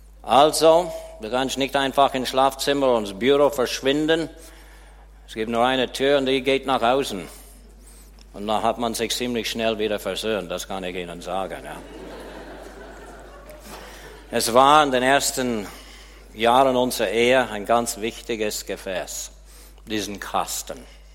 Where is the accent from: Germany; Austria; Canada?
Canada; Das war für mich als Kanadier ein Umgießen. Ich habe für kanadische Verhältnisse ziemlich spät geheiratet.